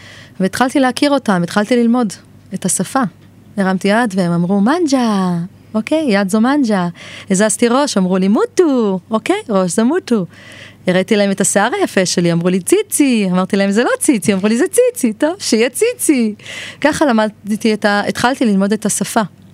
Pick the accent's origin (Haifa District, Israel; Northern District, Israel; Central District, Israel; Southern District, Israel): Southern District, Israel; Beersheba; עכשיו, אני גדלתי בבאר שבע. אני יודעת לקלל.